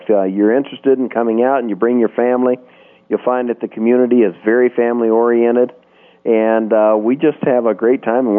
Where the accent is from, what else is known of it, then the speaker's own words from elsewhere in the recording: Wyoming, United States; I know that as a young man growing up in Wyoming, I was told that I couldn't fly because I wore glasses.